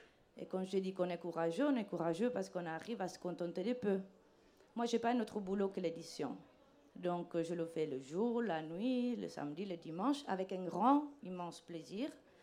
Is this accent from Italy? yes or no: yes; Italy; French is a second language; parce que je suis italienne, t'as l'accent, donc je traduis.